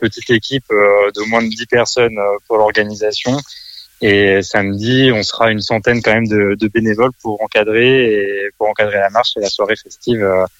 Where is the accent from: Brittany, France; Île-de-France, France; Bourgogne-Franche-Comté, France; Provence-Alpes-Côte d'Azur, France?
Brittany, France; L'ensemble des organisateurs, on vient de petites communes à travers la France. Moi, je suis breton, par exemple.